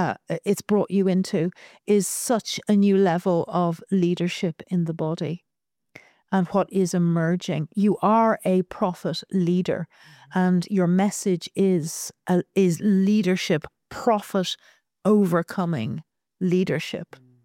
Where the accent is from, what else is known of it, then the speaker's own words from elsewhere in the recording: Ireland; Although as an Irish woman, potato is always a good thing.